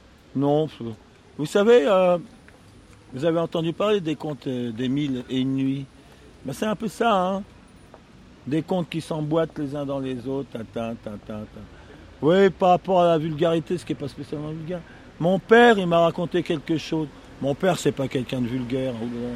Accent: Paris, Île-de-France, France; je suis parigot, hein

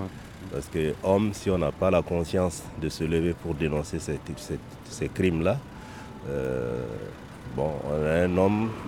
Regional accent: Burkina Faso; Moi, je suis burkinabé. Ouais. Voilà, je suis burkinabé. Je vis ici

